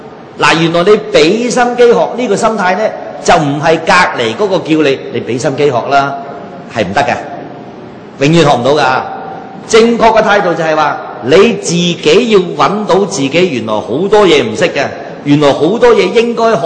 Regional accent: Foshan, Guangdong, China; 我本身佛山人啊嘛。

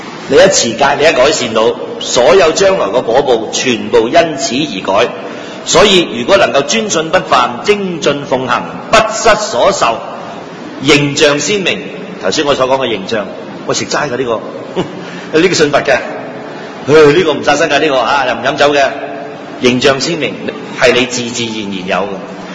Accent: China; 我們中國人有一個禁字

